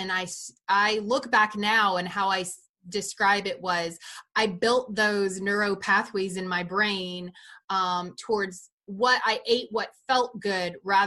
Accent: Miami, Florida, United States; now in Atlanta, United States; But when I moved to Georgia and I moved to Atlanta, where I grew up in Miami, it was so multicultural, so diverse.

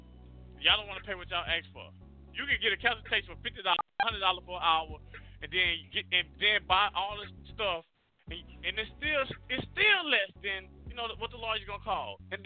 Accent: Louisiana, United States; now in California, United States; I'm in California now. You know I came from Louisiana

